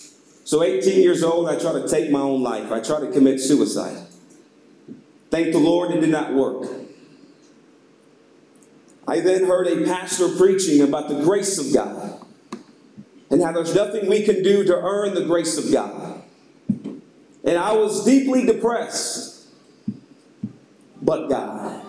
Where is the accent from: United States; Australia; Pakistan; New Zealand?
United States; Houston, Texas; I was raised in Houston, Texas. I come from a very broken family.